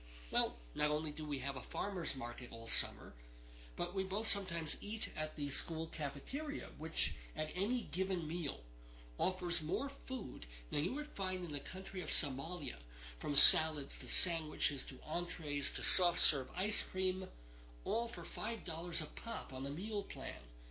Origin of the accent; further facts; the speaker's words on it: New York, United States; moved away as an adult; now in Colorado, United States; my wife and I moved in early August from New York, where we had lived all our lives, to northern Colorado. That's where we live now.